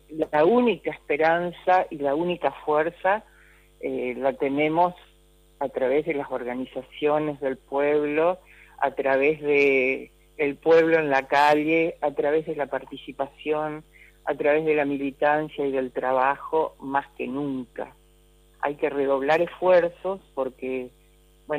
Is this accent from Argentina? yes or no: yes; Santo Tomé, Corrientes, Argentina; moved away; siempre amo mi pueblo y siempre traté de tomar estos temas y de hablar en la medida que podía. Pero siempre fue muy difícil porque Santo Tomé es un pueblo muy conservador, de frontera, donde había ejército, prefectura, gendarmería